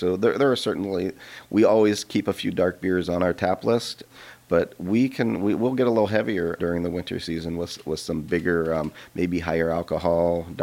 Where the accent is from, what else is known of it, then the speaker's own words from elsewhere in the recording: Pennsylvania, United States; There's a brewery in my hometown in Pennsylvania where I grew up